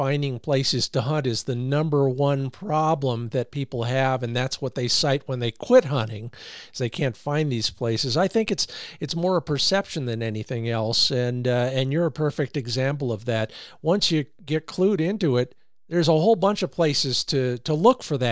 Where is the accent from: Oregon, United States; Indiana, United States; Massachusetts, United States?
Oregon, United States; including my home state of Oregon